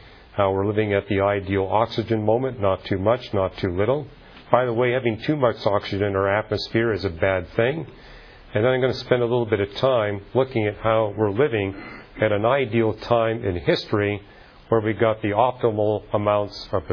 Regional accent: Canada; I grew up in Canada. We're still seeing the end of the last ice age in Canada

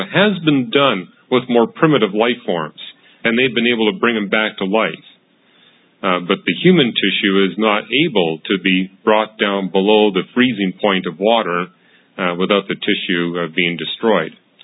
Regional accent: Canada; Well, I'm from Canada.

